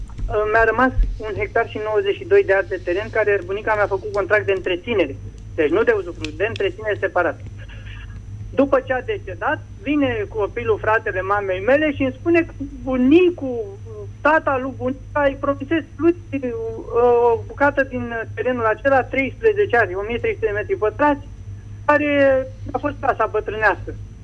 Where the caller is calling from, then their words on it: Dolj, Romania; din Dolj și apreciez foarte mult lucrarea